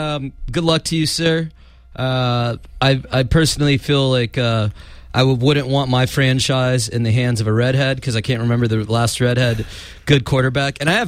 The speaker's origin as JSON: {"language": "English", "region": "California", "country": "United States", "also_born_or_lived": "South Bay", "said": "And I'm sorry, I'm from the Bay Area. I even lived in South Bay for a while."}